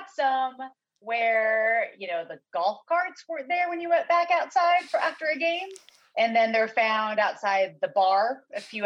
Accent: Seattle, Washington, United States; I grew up in Seattle, Washington.

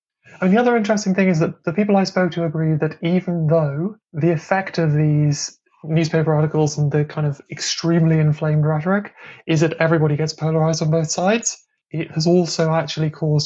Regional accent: England, United Kingdom; where I grew up in England

